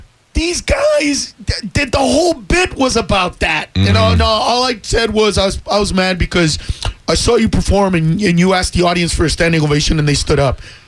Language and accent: English; Honduras; I'm from Honduras, dude.